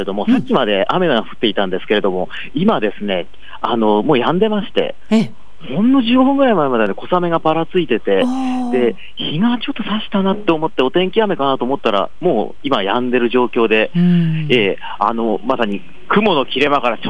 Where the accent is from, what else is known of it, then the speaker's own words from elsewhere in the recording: Shizuoka, Japan; 地元の静岡で